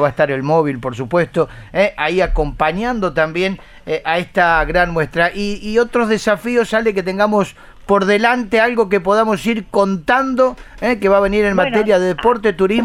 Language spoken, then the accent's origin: Spanish; Rosario, Santa Fe, Argentina; nos pone muy pero muy bien como amantes del deporte y como rosarinos